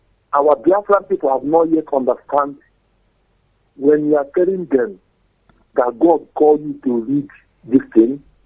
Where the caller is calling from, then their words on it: Moscow, Russia; I'm calling from Moscow.